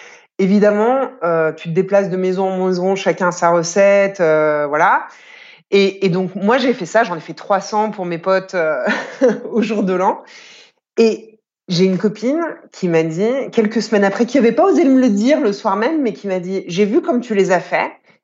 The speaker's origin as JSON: {"language": "French", "town": "Lyon", "region": "Auvergne-Rhône-Alpes", "country": "France", "tie": "born there", "said": "Toute ma famille est italienne, donc on est très. J'ai toujours été extrêmement liée à l'Italie. Et chez moi, donc j'habite à Lyon. Enfin, je suis née à Lyon."}